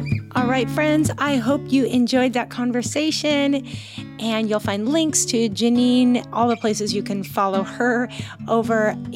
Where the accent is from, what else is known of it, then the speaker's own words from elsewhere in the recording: Hawaii, United States; I thought Portugal was freezing, but we're from Hawaii.